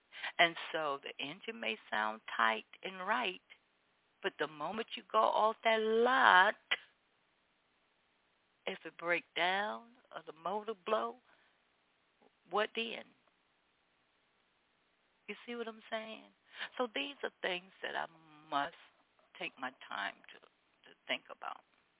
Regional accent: Opa-locka, Florida, United States; I grew up in Opa-locka, Florida, right there in Miami, the heart of Miami, Florida.

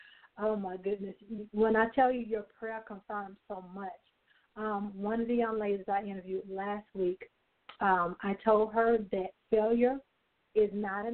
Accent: Gaffney, South Carolina, United States; The Lord told me to do a book, a vision board party in my hometown of Gaffney, South Carolina.

